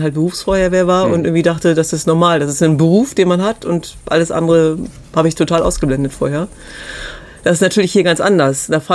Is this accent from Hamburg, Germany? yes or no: yes; Hamburg, Germany; ich muss echt zugeben, ich komme aus Hamburg